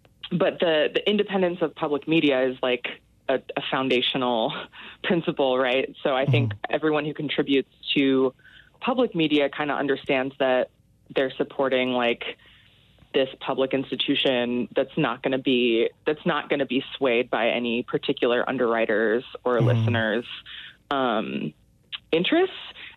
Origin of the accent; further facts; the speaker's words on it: Midwest, United States; You know, I'm white, I'm from the Midwest, I'm from, you know, a middle class, relatively privileged background.